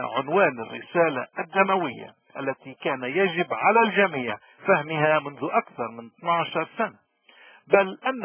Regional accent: Lebanon; ولكن الغباء والجهل هن من صفاتنا كلبنانيين

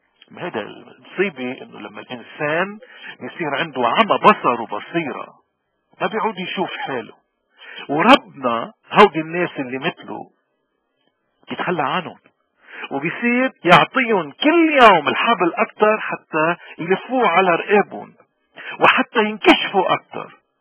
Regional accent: Lebanon; ووضعنا بلبنان

